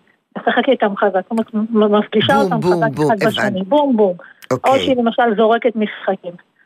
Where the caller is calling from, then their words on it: North, Israel; אני מצפון הארץ